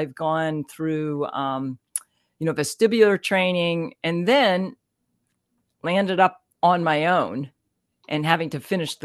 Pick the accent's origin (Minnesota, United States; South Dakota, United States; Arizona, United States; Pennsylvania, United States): Pennsylvania, United States; Pittsburgh; I'm from Pittsburgh, Pennsylvania.